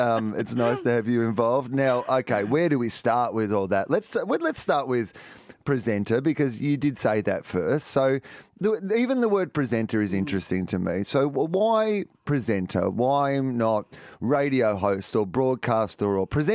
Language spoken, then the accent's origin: English; Victoria, Australia; growing up in East Gippsland, it was pre-Triple J days as well.